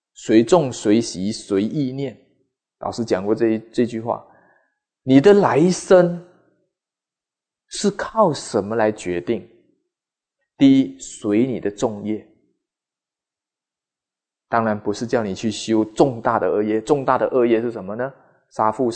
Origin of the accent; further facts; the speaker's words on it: China; 我们中国人讲的难听一点就是孤魂野鬼